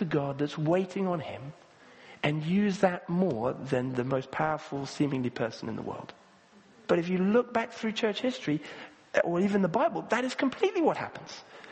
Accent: Kenya; Or I grew up in Kenya, where there's a lot of sort of security crime issues. So actually, it's a very common thing to have watchmen. They call them askaris.

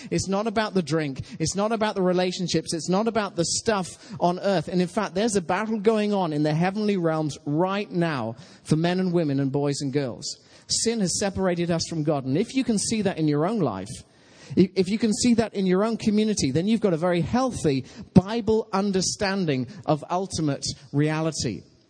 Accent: Tynemouth, North East England, United Kingdom; proud of Tynmouth, my hometown, proud of Wales.

